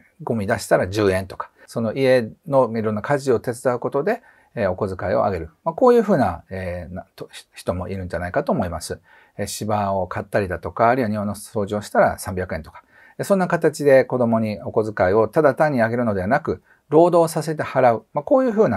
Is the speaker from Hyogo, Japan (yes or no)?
yes; Kobe, Hyogo, Japan; 僕は神戸で育ってですね